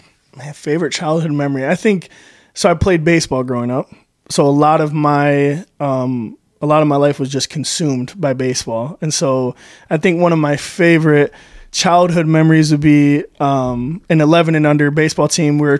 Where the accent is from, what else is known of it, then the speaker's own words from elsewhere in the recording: Lansing, Michigan, United States; I'm Cuban, but really I grew up in America, right? So even if you want to go even smaller than that, I'm from Lansing, Michigan. So like my culture is Lansing, Michigan.